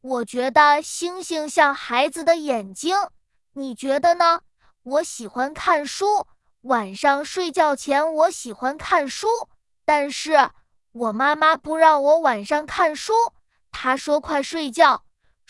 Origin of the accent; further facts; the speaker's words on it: United States; Chinese is a second language; now in Greece; 我们都是美国人，我们都住在希腊。